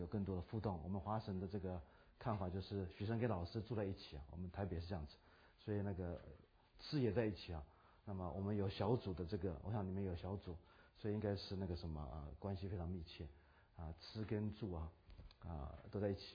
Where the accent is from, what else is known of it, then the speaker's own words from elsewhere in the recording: United States; 我在美国长大哈，我听了很多在美国长大，美国读神学